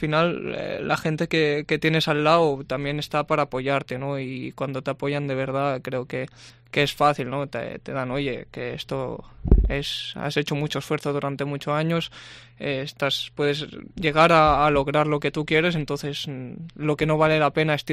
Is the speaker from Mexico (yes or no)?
no; La Seu d'Urgell, Catalonia, Spain; also born or lived in Lleida / Girona; yo nací en Lleida, ¿no? Entonces, bueno, a los dos años por ahí, sí. Ya sé que me fui a la Seu d'Urgell. Y nada, pasé ahí pues hasta 16 años